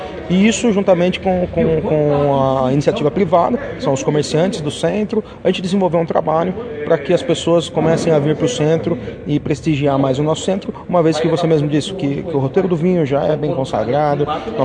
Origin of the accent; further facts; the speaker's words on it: São Roque, São Paulo, Brazil; Sou de São Roque, sou nascido e criado em São Roque.